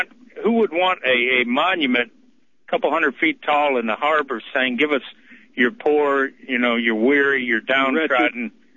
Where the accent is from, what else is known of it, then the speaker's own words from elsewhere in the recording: United States; And I'm an American, man. I love this country